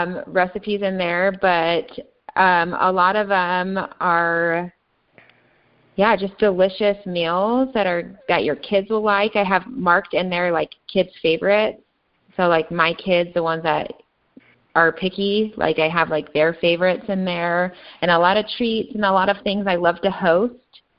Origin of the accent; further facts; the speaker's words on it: Redlands, California, United States; started looking for a location in my hometown, Redlands, California.